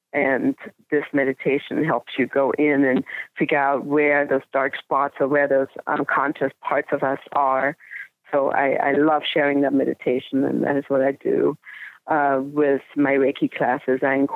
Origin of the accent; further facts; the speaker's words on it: Bavaria, Germany; now in London, United Kingdom; the years growing up in Bavaria, you know, it's a fun place to grow up and beautiful. And after my mother passed away, the world was not the same anymore. So I decided to move to London